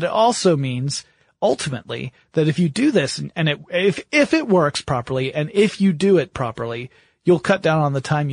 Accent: Atlanta, Georgia, United States; And I grew up in the Atlanta area.

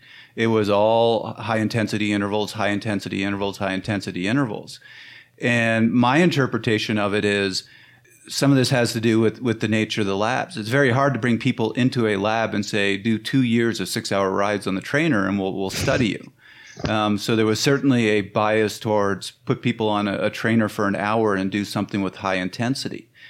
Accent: Canada; I'm Canadian.

